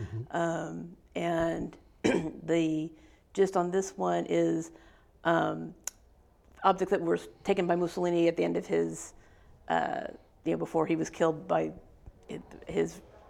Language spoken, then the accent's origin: English; California, United States; Well, I'm a San Francisco Bay Area kid. My parents are born and raised in San Francisco. I'm basically fifth generation San Franciscan, which is pretty rare in the area.